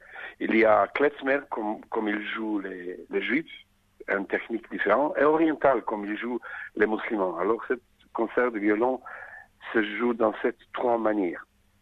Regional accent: Sarajevo, Federation of Bosnia and Herzegovina, Bosnia & Herzegovina; French is a second language; Je suis de Sarajevo

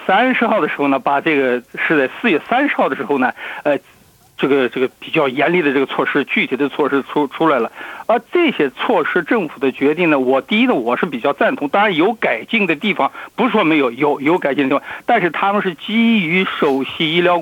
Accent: Australia; 说句我们澳大利亚人就算是睁着眼闭着眼

